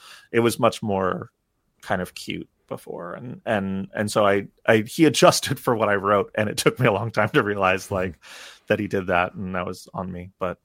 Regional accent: New York, United States; Because I'm from New York. I don't know how to drive.

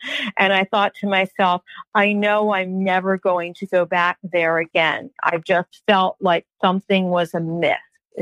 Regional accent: New York, United States; I had never seen big grasshoppers because I came from New York, and they used to chase me with grasshoppers.

